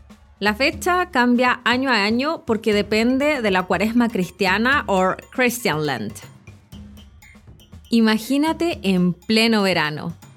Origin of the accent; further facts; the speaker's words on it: Santiago, Santiago Metropolitan, Chile; Sé que diciendo esto me arriesgo a quedar como una santiaguina centralista, es decir, como alguien que cree que la capital de Chile, Santiago, es lo más importante de nuestro país.